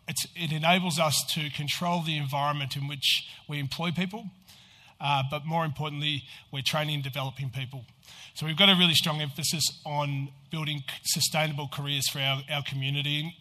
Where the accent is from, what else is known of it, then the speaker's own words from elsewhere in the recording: Albury-Wodonga, Australia; now in Melbourne, Australia; I grew up in Albury-Wodonga. As I said, I moved to Melbourne early 2000s.